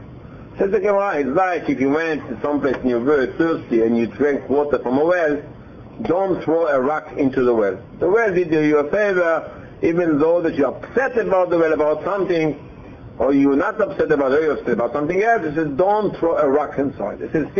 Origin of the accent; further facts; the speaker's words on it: Israel; I came from Israel. We didn't know, we hardly had cocoa.